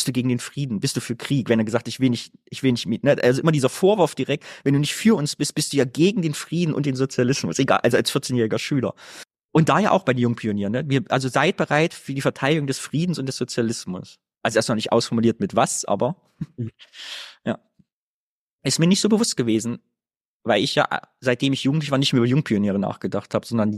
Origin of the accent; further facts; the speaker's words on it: Cologne, North Rhine-Westphalia, Germany; ich komme aus Köln und ich bin stolz auf meine Stadt und den Dom